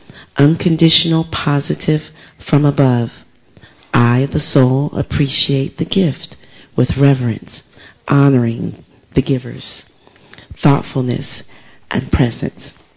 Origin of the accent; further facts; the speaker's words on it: United States; born there; I've met many of you. It's been a blessing to meet you. I was born in the United States.